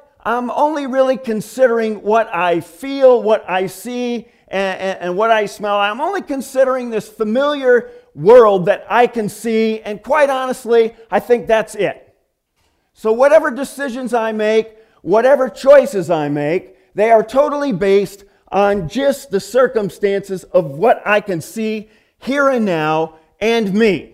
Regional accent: Michigan, United States; moved away as an adult; When I first moved here about 30 years ago, people used to find out that I was from Michigan, and they thought, that's weird.

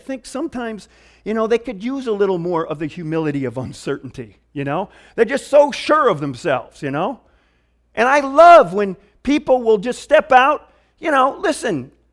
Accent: the North, United States; from growing up in the North, we kind of have a stereotyped idea sometimes of Southern people

